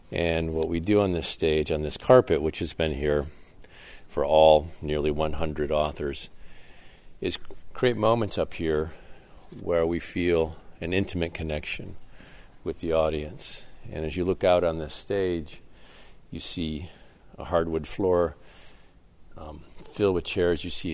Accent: Traverse City, Michigan, United States; When I was growing up in Traverse City, this was all rafters and pigeons.

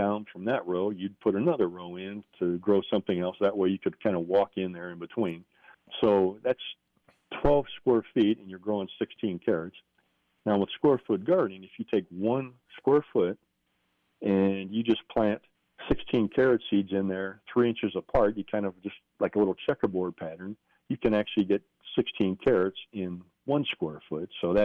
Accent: Wilmington, Delaware, United States; Typically, I grew up in Wilmington, Delaware, so kind of up in your neck of the woods.

